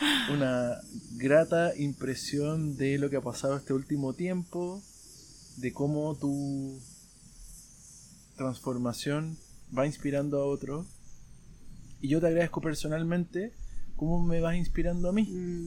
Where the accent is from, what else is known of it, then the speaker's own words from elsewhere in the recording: Chile; Yo soy de Chile y en los países latinoamericanos es algo muy divertido